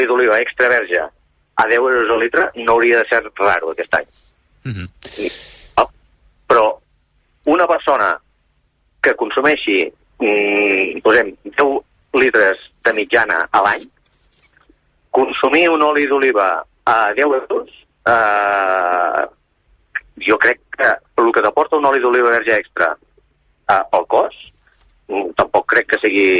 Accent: Catalonia, Spain; soc del Baix Penedès

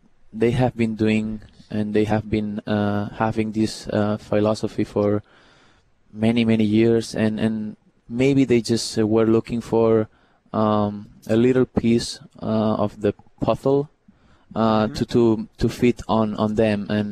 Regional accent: Barcelona, Catalonia, Spain; Everyone in my family, we're from Barcelona.

